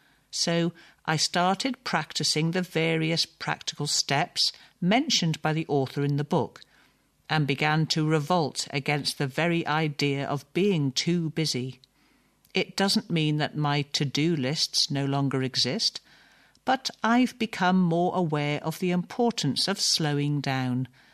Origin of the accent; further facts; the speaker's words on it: New Zealand; now in Tokyo, Japan; Growing up in New Zealand, everything was always calm and slow. People enjoyed the tranquility of a slower pace of life. But after I moved to Tokyo and lived there for a number of years